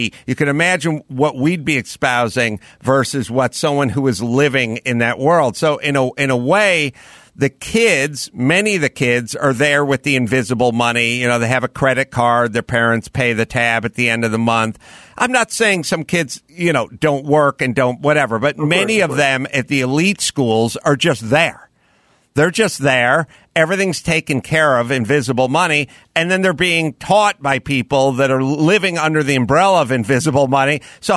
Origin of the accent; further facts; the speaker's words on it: California, United States; So I grew up out here in the San Fernando Valley.